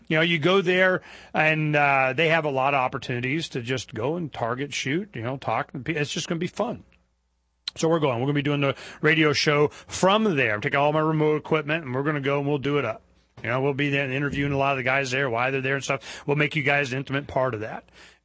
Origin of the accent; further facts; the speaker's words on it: Florida, United States; born there; also born or lived in Arizona; You know, I was born in Florida. I lived in Arizona.